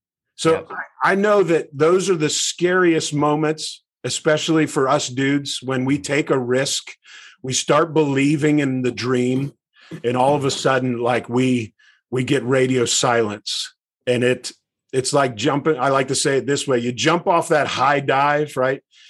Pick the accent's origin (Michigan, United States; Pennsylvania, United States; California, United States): Pennsylvania, United States; Pittsburgh; growing up in Pittsburgh my whole life, I'm like, either way, this is going to be awesome because I get to have lunch with Coach Tomlin. Are you kidding me? A kid who grew up in Beaver County.